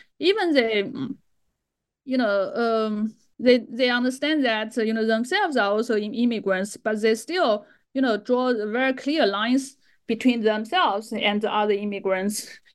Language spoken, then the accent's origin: English; China; I grew up in China and I never heard about that word.